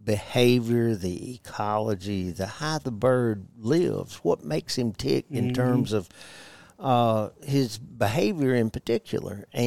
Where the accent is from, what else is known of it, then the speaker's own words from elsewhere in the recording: New Orleans, Louisiana, United States; I grew up in New Orleans. I'm not from New Orleans, but that's where I grew up. Went to high school. We didn't have many turkeys down there, you know.